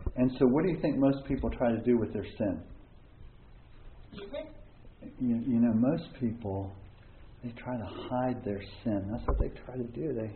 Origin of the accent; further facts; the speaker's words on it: Baltimore, Maryland, United States; I'm from Baltimore, Maryland, which is a million miles away.